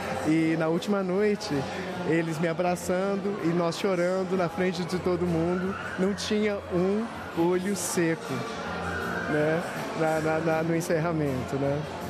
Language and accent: Portuguese; Belo Horizonte, Minas Gerais, Brazil; Isso foi em São Paulo e na minha cidade natal, Belo Horizonte